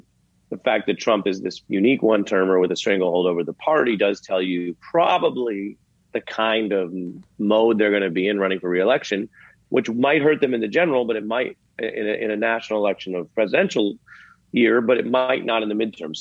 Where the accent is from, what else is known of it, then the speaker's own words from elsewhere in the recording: Queensbridge, New York, United States; We're from Queensbridge, right around the corner of us New Yorkers.